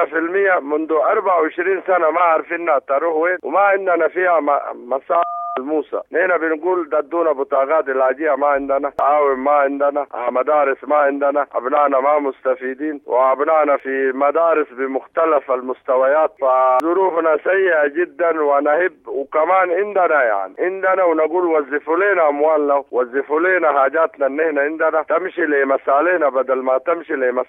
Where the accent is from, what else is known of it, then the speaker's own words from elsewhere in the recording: Sudan; نحن سودانيين